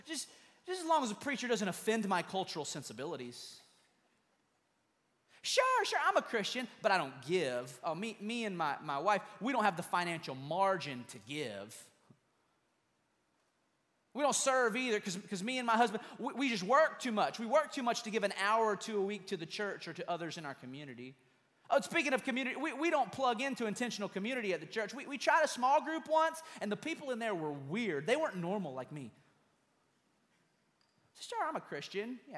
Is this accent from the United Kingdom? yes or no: no; United States; I'm American. I only know one language, American, right?